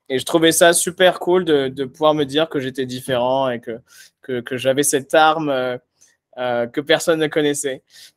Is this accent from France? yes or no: yes; La Seyne-sur-Mer, Provence-Alpes-Côte d'Azur, France; also born or lived in Hyères; j'ai, j'ai grandi à La Seyne-sur-Mer, à côté de.